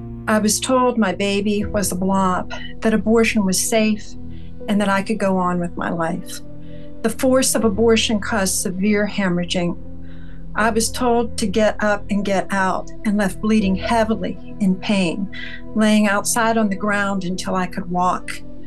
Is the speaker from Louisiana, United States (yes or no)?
yes; Louisiana, United States; I'm from Louisiana.